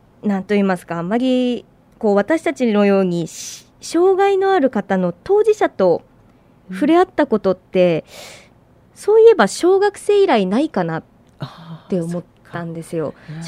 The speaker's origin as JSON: {"language": "Japanese", "region": "Aomori", "country": "Japan", "said": "当時の狭い視野だったら地元の青森だったのかもしれないですけれども"}